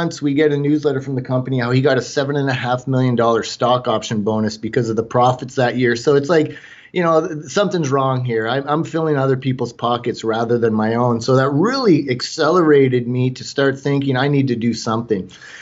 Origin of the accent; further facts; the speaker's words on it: Canada; accent: Canadian; Forgive my Canadian accent. I might pronounce it different occasionally.